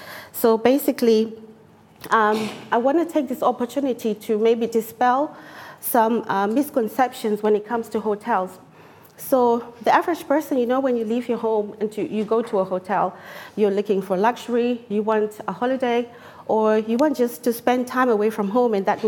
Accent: Glasgow, Scotland, United Kingdom; where I'm from Glasgow, and transport per day is £5.40.

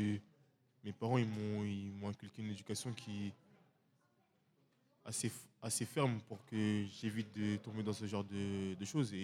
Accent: Le Kremlin-Bicêtre, Île-de-France, France; Moi, je viens du Kremlin.

